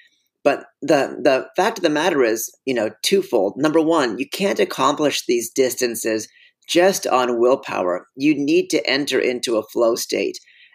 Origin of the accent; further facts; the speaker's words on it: California, United States; So I grew up in California, you know, it has 35 million people in the state.